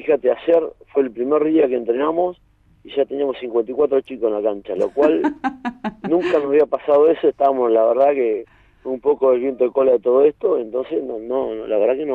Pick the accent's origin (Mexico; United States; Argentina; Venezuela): Argentina; Viedma, Río Negro; Sí, soy de Viedma.